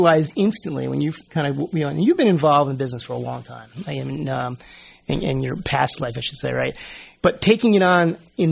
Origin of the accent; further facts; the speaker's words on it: Warwick, United States; That's one of the things I think I find most special about living in Warwick, or growing up in Warwick as I did.